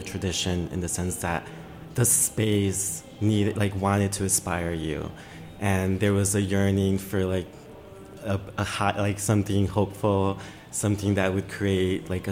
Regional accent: Chicago, Illinois, United States; it reminded me of, I'm from Chicago, so it reminded me of Chicago.

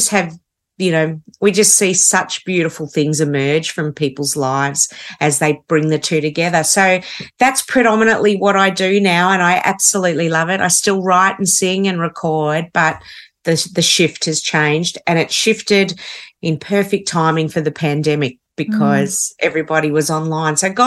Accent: Melbourne, Victoria, Australia; So I'm from Melbourne, Australia, and very quickly, Italian heritage. So first generation Australian.

